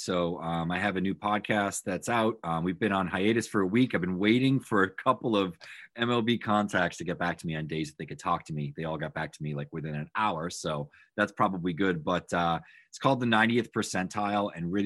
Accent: Massachusetts, United States; I grew up in New England. I grew up about 20 minutes from the Bourne Bridge.

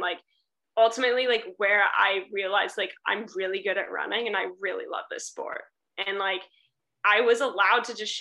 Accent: California, United States; Well, I think I am from Northern California, so I think it's way more of a thing in Southern California.

